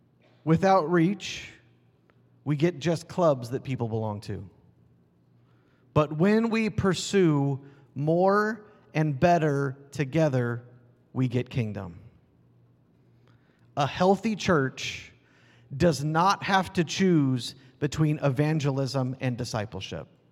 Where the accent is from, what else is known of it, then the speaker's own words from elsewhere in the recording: Kansas City, United States; I'm from Kansas City. We're weird.